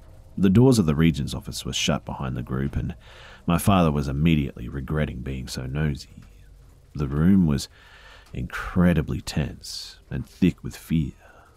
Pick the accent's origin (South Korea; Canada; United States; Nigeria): Canada; Alberta; I'm from Canada, Alberta